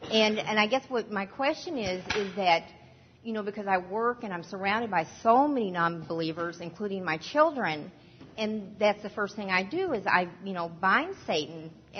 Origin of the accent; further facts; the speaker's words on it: Texas, United States; because I grew up in Texas in a Southern Baptist church